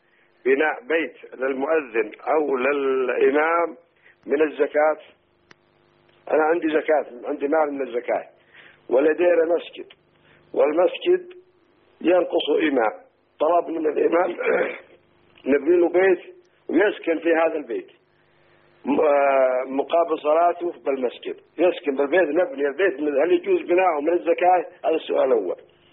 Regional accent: Saudi Arabia

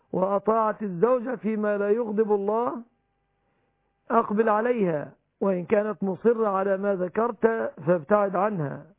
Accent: Egypt

